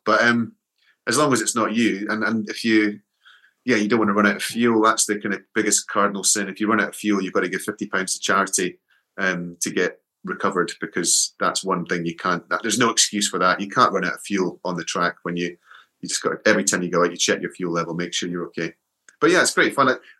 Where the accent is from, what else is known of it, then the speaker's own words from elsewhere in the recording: Scotland, United Kingdom; as a Scot, you know, when I was growing up